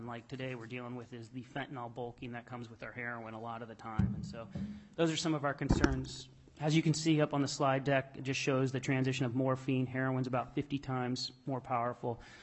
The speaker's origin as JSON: {"language": "English", "town": "Soldotna", "region": "Alaska", "country": "United States", "tie": "born or raised there", "said": "And so growing up in Soldotna, I remember sitting behind a pharmaceutical"}